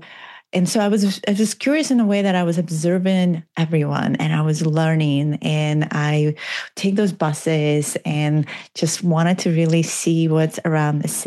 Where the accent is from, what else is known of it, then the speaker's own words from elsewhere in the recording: Minsk, Belarus; now in United States; And yet I grew up in Minsk, Belarus at the time.